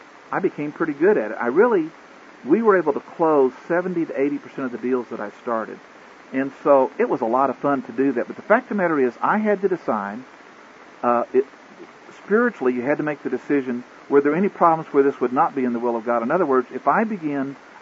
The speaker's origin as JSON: {"language": "English", "region": "Oklahoma", "country": "United States", "said": "and yet I'm from Oklahoma where the population is less than 10% black."}